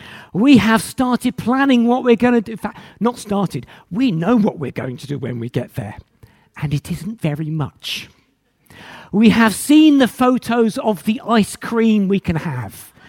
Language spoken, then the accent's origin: English; England, United Kingdom; Perhaps it's because I'm English.